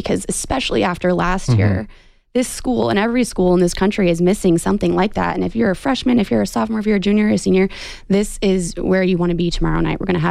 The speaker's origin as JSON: {"language": "English", "region": "California", "country": "United States", "said": "I came from Orange County, California, so I am used to the heat."}